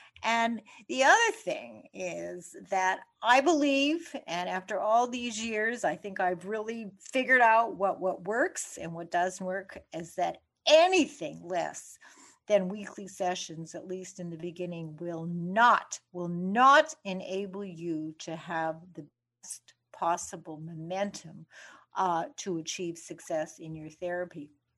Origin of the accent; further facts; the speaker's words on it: Canada; When I was growing up in Canada